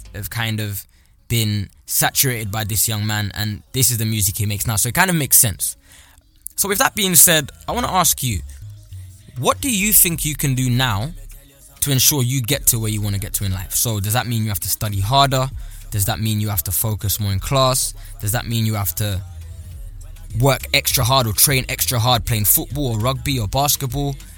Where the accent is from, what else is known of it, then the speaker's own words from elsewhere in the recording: St. Lucia; Growing up in St. Lucia